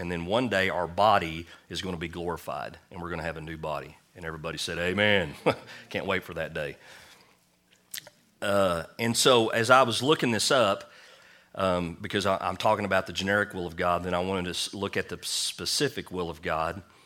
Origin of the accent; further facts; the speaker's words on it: Leedy, Oklahoma, United States; at this time, I was living in Elk City, wasn't even thinking about Leedy, my hometown